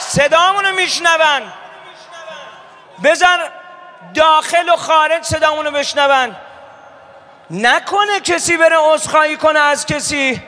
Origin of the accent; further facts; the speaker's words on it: Iran; ما مردم ایرانیم. مردم ایران این روزا یه حرف بیشتر ندارن.